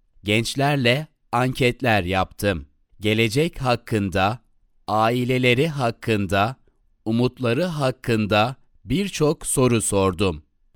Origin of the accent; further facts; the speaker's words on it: Argentina; Turkish is a second language; moved away as an adult; now in Istanbul, Turkey; Arjantinliyim.